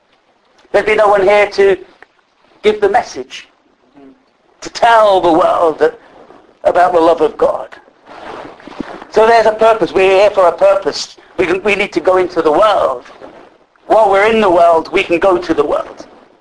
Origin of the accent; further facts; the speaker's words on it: London, United Kingdom; because I'm a Londoner, born in London